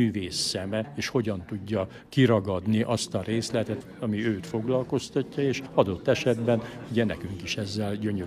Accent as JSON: {"language": "Hungarian", "town": "Cluj-Napoca", "region": "Cluj County", "country": "Romania", "said": "elsősorban kolozsvári vagyok, de van egyfajta kötődésem Kalotaszeghez, van egyfajta kötődésem ugye Székelyföldhöz"}